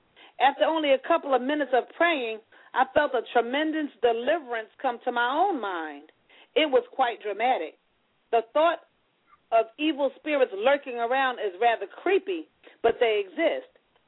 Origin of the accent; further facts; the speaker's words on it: Fenton, Missouri, United States; the fact that I was a woman from Fenton, Missouri, whom no one knew, wouldn't make any difference in my life or ministry.